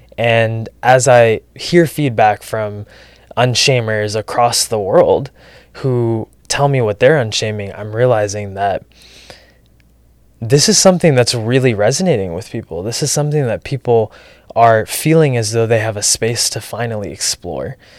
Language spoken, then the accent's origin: English; Texas, United States; So I grew up in Texas, immigrant family from India, and very Catholic, and gay.